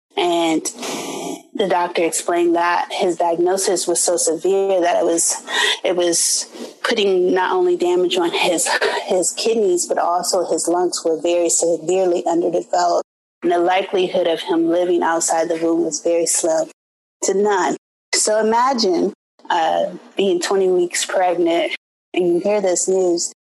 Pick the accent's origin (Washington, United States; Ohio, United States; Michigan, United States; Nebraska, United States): Ohio, United States; Columbus; I was gravitating towards Cincinnati because I'm originally from Columbus, Ohio.